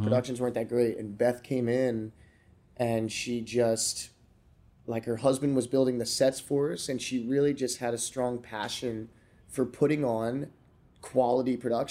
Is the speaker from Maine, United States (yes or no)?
no; Florida, United States; also born or lived in Pennsylvania / Georgia / Delaware / New Jersey; I was born in Pennsylvania, mm-hmm. moved to Georgia for a couple of years. Then I moved to Delaware. Then I moved to South Jersey. And then I moved to Florida.